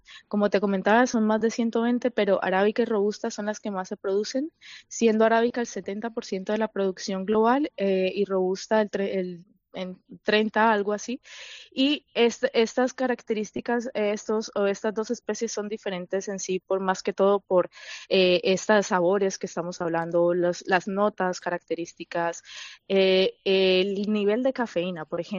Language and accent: Spanish; Colombia; soy colombiana.